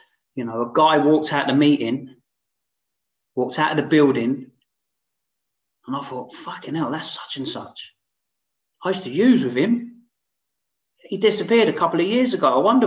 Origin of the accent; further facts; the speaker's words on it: Basingstoke, South East England, United Kingdom; because I'm from Basingstoke originally, I remember driving away from the town